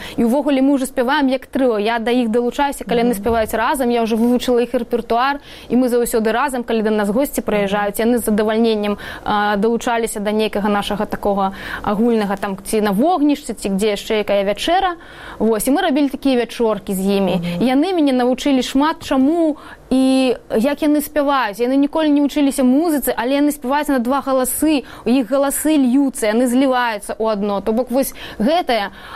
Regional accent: Minsk, Belarus; Я чалавек, які вырас у горадзе, я ўвогуле там нарадзілася ў Мінску і жыла там доўгі час. Пасля ў мяне былі яшчэ змяняла месцы жыхарства.

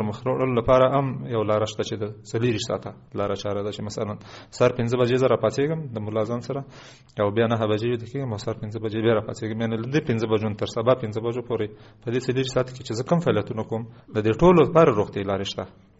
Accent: Kunar, Afghanistan; زه د کونړ یم

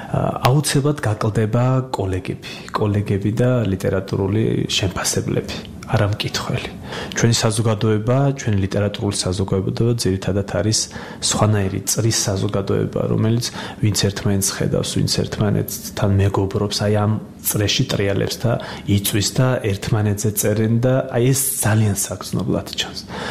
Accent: Abkhazia, Georgia; moved away; ეს არის აფხაზეთის თემა, ჩემი ბავშვობის თემაა ეს

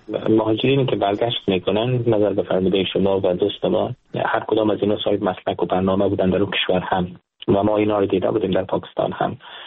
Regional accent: Afghanistan; moved away as an adult; also born or lived in Pakistan; now in United States; سال 2023 به افغانستان برگشتیم در حالی که ما یک مدت طولانی در پاکستان زندگی کردیم. من در افغانستان درس خواندم، در افغانستان بزرگ شدم

